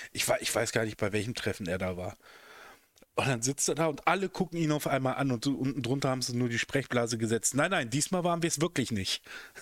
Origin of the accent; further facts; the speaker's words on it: Germany; now in Hamburg, Germany; ich spreche Hochdeutsch. Ich hab ganz viele Einflüsse drin. So. Ich bin jetzt seit ein paar Jahren in Hamburg. Ich war schon vorher immer viel in Hamburg unterwegs. Bin am Zonengrenzgebiet groß geworden, habe fränkische Wurzeln.